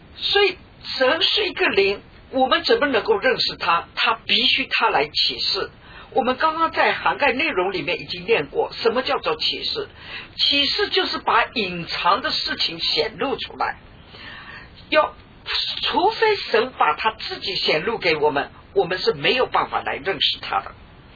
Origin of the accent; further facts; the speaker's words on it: China; 这个在我们中国人的背景里面，我们很容易承认因果报应